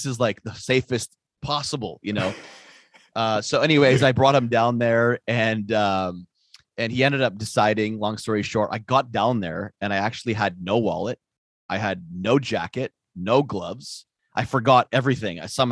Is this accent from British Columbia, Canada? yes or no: no; Ottawa, Ontario, Canada; I grew up in Ottawa my whole life, and I've never felt so much unity, love, kindness, energy in my city ever